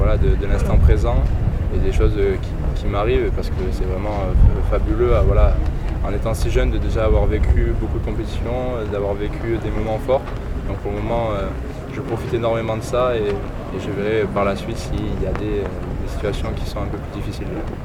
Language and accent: French; France; je suis originaire de Bagnols-sur-Mer, donc du coup je jouais au handball là-bas, dans un petit club.